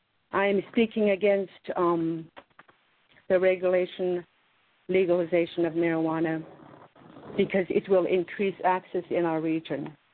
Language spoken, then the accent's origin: English; Alaska, United States; now in Bethel, United States; I'm from Bethel, originally from Lenoptis. Welcome to Bethel. I grew up in this region.